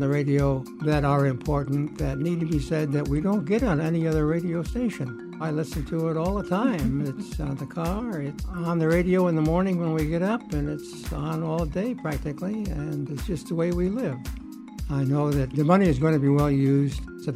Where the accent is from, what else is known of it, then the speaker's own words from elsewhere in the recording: Wausau, Wisconsin, United States; from Wausau, Wisconsin, and I enjoy being a WPR sustainer